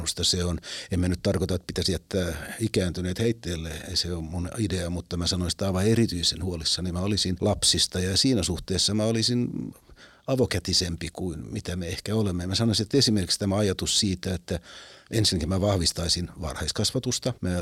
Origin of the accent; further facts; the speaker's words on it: Vaasa, Ostrobothnia, Finland; Mä olin lapsena Vaasassa syntynyt aika vaatimattomiin oloihin